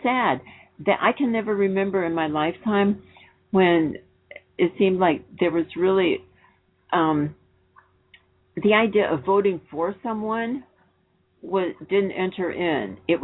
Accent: Illinois, United States; I'm from Illinois. I know he's a liar.

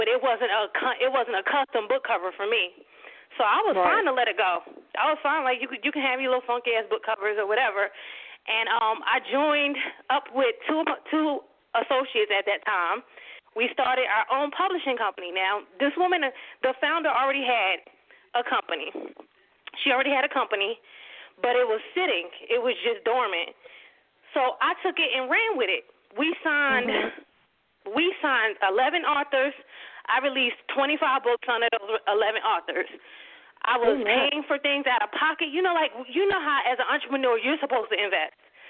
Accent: Georgia, United States; also born or lived in St. Louis; I have no sisters, and I grew up in Cobb County, Georgia, But I didn't stay long, and I've been so many states since then. I've lived all up and down the East Coast and in St. Louis.

